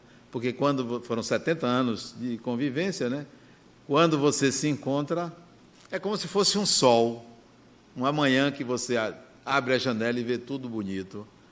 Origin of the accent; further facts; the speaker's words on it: Bahia, Brazil; born there; Por que que eu nasci numa cidade do interior, pobre, que só tinha uma rua e um estacionamento quando eu nasci